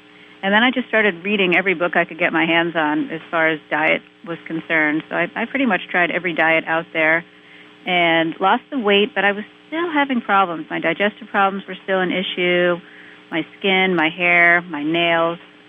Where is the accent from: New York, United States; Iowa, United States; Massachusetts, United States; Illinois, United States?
Massachusetts, United States; I grew up here in Massachusetts and, of course, was raised on the standard American diet